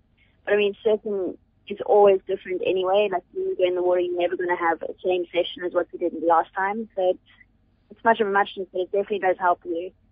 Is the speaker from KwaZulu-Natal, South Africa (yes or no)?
no; Cape Town, Western Cape, South Africa; now in Gauteng, South Africa; Yes, I grew up in Cape Town. I grew up surfing Long Beach and Cormorant, and yeah, now I'm based in Gauteng.